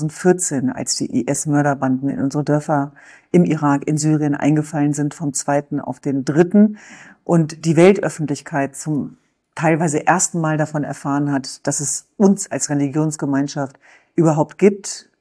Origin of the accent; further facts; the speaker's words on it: Germany; Naja, ich bin Jesidin, ich bin Kurdin, ich bin Deutsche, ich bin Europäerin, ich bin Mensch.